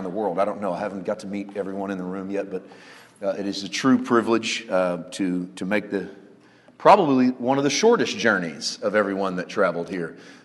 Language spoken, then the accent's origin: English; Missouri, United States; of our lives in the middle of the country in Missouri. And I spent 11 years pastoring a church in my hometown, and we left there last spring